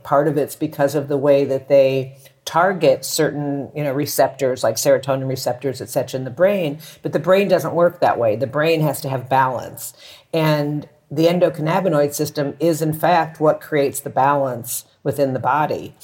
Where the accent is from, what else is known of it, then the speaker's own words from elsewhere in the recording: Texas, United States; You know, I grew up in Texas, and you know, I was a teenager in the early mid 70s